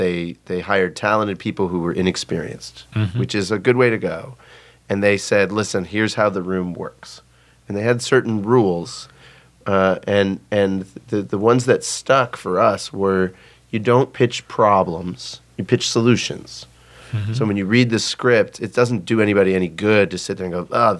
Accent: Miami, Florida, United States; And I grew up in Miami.

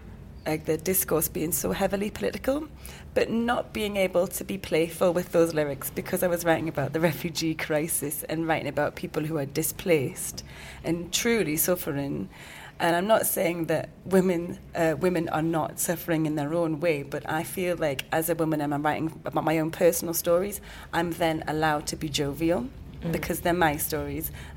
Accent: North East England, United Kingdom; Mate, I'm half Pakistani, half Geordie.

